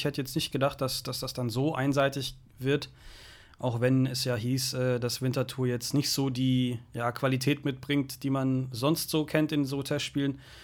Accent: Croatia; weil ich habe ja darauf geachtet, so dass mein Heimatland spielt. Wir sind in den Final Four der Nations League und natürlich für die Kroaten ist das ein super Erfolg, so klein wie wir sind.

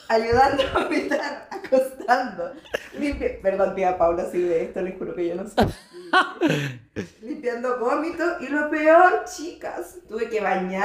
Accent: Chile; como buena guasa no me curé como el resto de personas. Porque una sí sabe lo que es tomar. No como las santiaguinas, que con una piscola están muertas.

